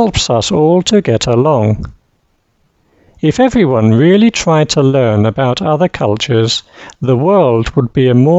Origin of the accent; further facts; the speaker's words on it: England, United Kingdom; I'm English, so I thought Americans had the same culture as me.